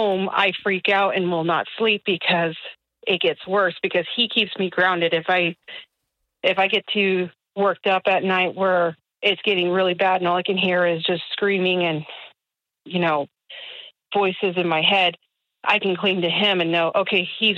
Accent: California, United States; Don't I help? I'm from California.

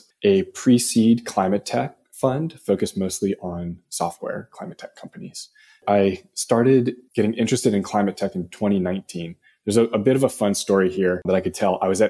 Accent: Menlo Park, California, United States; now in San Francisco, United States; I grew up in Menlo Park and I'm now in San Francisco, so I haven't gone far.

